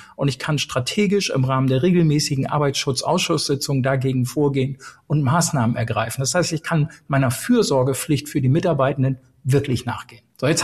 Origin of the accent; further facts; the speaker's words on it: Brake, Lower Saxony, Germany; also born or lived in Helmstadt, Germany; Ich bin in erster Linie Europäer. In zweiter Linie bin ich Deutscher, in dritter Linie bin ich Niedersachse, in vierter Linie bin ich Wesermärschler und ganz am Ende des Tages bin ich auch geborener und fühlender Braker. So. Ich habe 3 Jahre in Helmstadt bei Würzburg in Bayern gelebt.